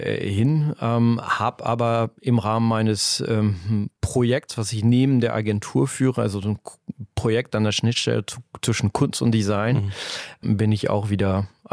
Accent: France; bin ich ja Franzose oder halb Franzose. Ich hatte eine deutsche Mutter. Bin aber in Frankreich groß geworden und habe auch da studiert.

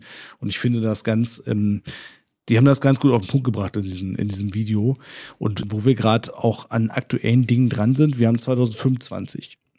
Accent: Lower Saxony, Germany; born there; Ich so, bin hier gebürtig aus Niedersachsen.

